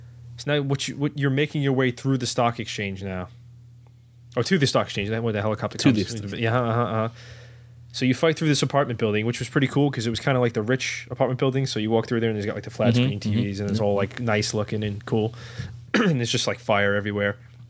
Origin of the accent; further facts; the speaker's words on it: New York, United States; So you start in New York, and fantastic, we're from New York.